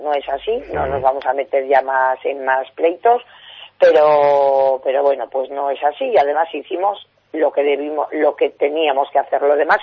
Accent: Navarre, Spain; yo como buena navarra, a mí la jota me encanta

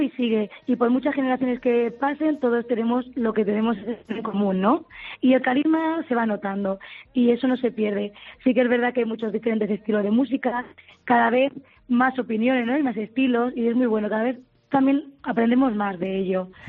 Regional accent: Barcelona, Catalonia, Spain; venimos de todas partes, yo soy de Barcelona

